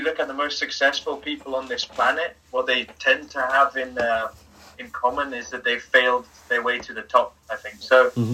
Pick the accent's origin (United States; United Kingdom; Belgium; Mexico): Belgium; growing up in Belgium, of course, with two parents from Scotland, you get English as a bonus, right, isn't it? I went to a Flemish school as well, where you learn Dutch. And from, I think, 8 years old, you get French lessons.